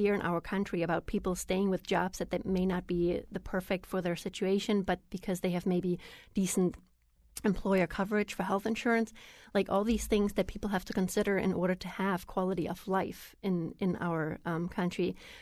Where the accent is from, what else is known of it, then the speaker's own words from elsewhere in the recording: Germany; moved away as an adult; I grew up in Germany with a very different system, and I didn't pay that much attention about the system because I was 19 when I came here.